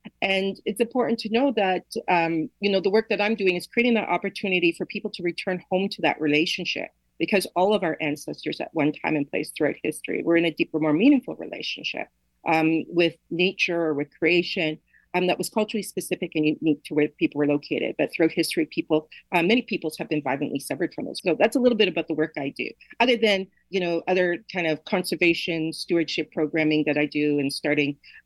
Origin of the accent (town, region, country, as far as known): Toronto, Ontario, Canada; born or raised there; also born or lived in Nova Scotia